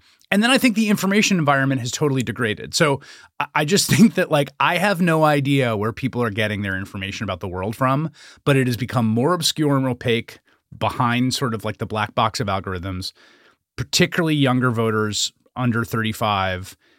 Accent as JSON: {"language": "English", "town": "New York City", "region": "New York", "country": "United States", "tie": "born or raised there", "said": "I'm a New Yorker. I commuted to school as a 12-year-old every day in the early 1990s when homicides were almost 10x what they've been."}